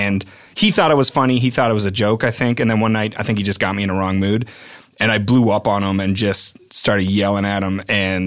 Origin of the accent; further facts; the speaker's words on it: Canada; And they just found, you know, being Canadian was where I was different. I had different words that I used.